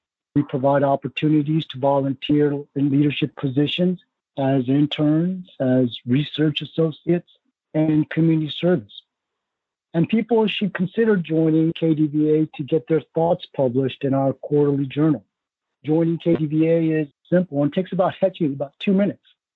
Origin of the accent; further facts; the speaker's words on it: Virginia Beach, Virginia, United States; also born or lived in Daegu, South Korea; I was born in Daegu, South Korea, and came to Virginia when I was six with my parents, two sisters, two uncles, and a family, and my grandmother. My childhood was amazing because we had so many neighbors in Virginia Beach who opened their homes and hearts to my family and me.